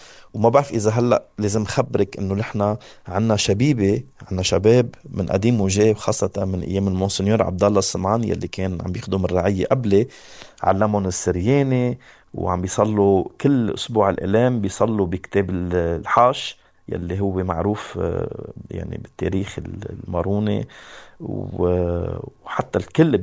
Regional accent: Hasroun, North Governorate, Lebanon; حتى بلدنا لبنان، بس إيماننا أكبر من أي مشكل

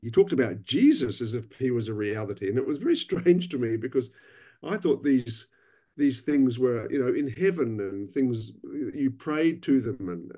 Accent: Palmerston North, Manawatū-Whanganui, New Zealand; now in Perth, Australia; I'm a boy from Palmerston North, which has a Cathedral of the Holy Spirit.

